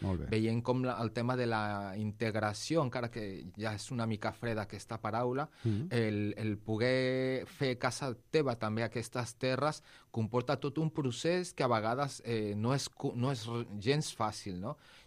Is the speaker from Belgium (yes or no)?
no; Mexico; now in Spain; Jo mateix, jo vinc de Mèxic, vaig néixer allà i vaig arribar aquí l'any 96 i al monestir l'any 97.